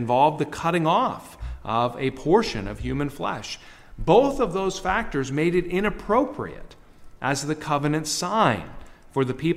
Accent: Cleveland, Ohio, United States; I can say that because I grew up in Cleveland.

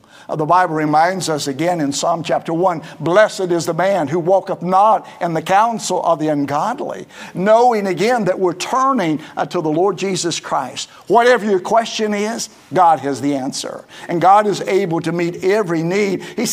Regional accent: West Virginia, United States; But I'm from West Virginia and some days we just act silly, right?

